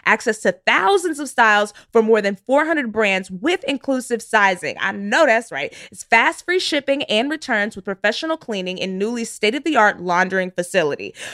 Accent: the South, United States; You know, and listen, I'm from the South. I love this country music, honey.

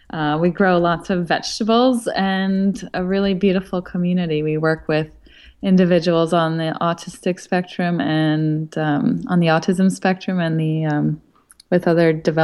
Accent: New York, United States; I grew up on Long Island, yes, and on Long Island, my father had many friends because he's a big talker

